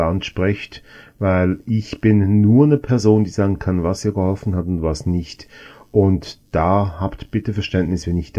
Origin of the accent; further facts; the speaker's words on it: Switzerland; Weil bei uns in der Schweiz ist es halt wirklich so